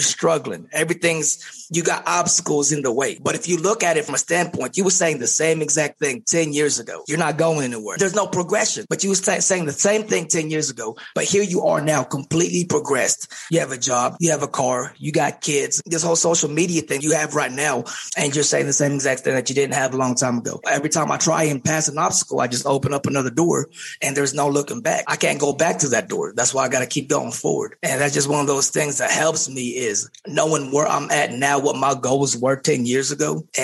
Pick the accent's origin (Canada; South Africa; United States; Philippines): Philippines; I'm from the Philippines. Everything there is pretty much like a whole tribal thing.